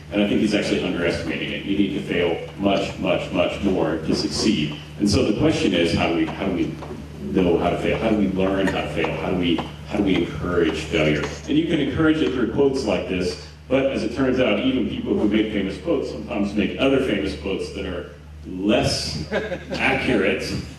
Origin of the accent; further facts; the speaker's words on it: Houston, Texas, United States; But I'm here from Houston, Texas, and that's Houston, not Houston.